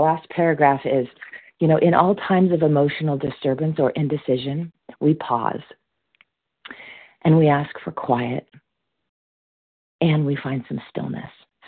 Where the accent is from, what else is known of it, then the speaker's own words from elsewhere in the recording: California, United States; now in Alabama, United States; I'm actually from California. I'm currently in Alabama. We just moved here 2 weeks ago.